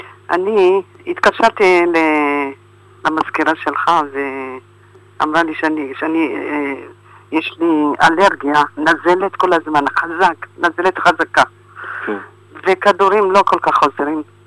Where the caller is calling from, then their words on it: Haifa, Haifa District, Israel; טוב, אני מחיפה.